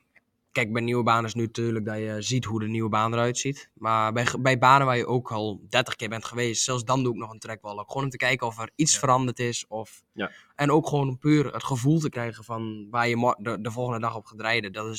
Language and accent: Dutch; Netherlands; Natuurlijk, omdat je als Nederlander, je krijgt heel veel aandacht ervoor natuurlijk. Als je op Assen komt natuurlijk.